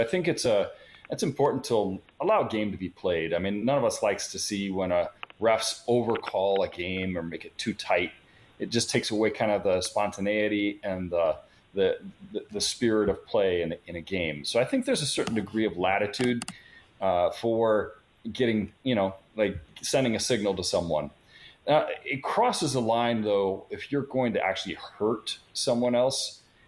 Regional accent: Iowa, United States; I grew up in Iowa. How could I not know who Caitlin Clark is? She is the state hero of Iowa right now.

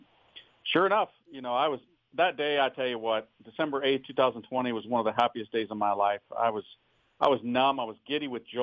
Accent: California, United States; also born or lived in Michigan; So I was born in Michigan, but that means nothing because I was a baby when we left. I have no memories or family in Michigan. And then we moved every 3 years because my stepfather was in the Navy. So kind of grew up in California.

